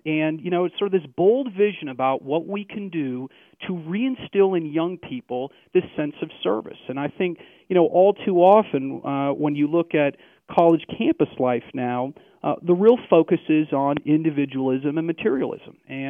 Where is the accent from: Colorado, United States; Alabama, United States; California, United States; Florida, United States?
Colorado, United States; Golden; And, you know, I grew up in Golden, Colorado. So, you know, the Air Force Academy was something that was important to me.